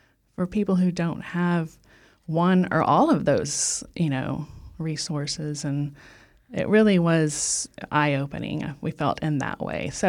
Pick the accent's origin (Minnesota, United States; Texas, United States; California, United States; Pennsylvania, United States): Texas, United States; So, as you heard, I grew up in Texas, and country music, obviously, and rodeo were very strong influences in my upbringing.